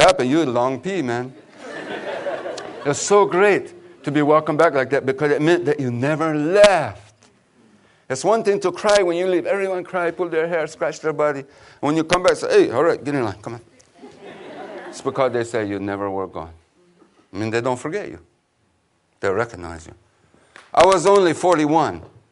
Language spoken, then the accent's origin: English; New Mexico, United States; We're from New Mexico. We are. We're from New Mexico.